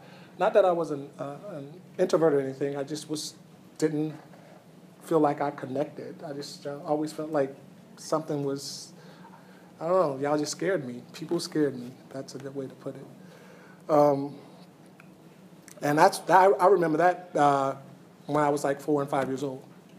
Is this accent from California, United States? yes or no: no; New Orleans, Louisiana, United States; born there; I was born in New Orleans, Louisiana. My parents actually met there, got married there.